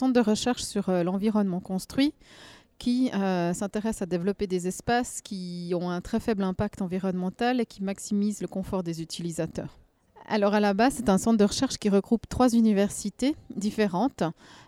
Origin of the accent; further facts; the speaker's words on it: Switzerland; je viens de Suisse.